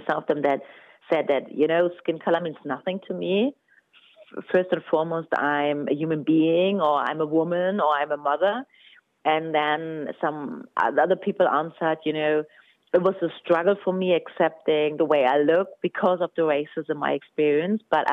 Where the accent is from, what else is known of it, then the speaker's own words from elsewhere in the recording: Germany; first language German; I have a German passport. Like you said, I'm born and raised in Germany. German is my mother tongue.